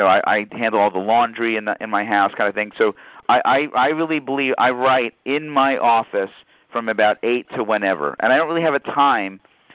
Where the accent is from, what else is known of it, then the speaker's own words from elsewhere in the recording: New York, United States; I'm a New Yorker, so sometimes I say some things that comes across the wrong way, whatever.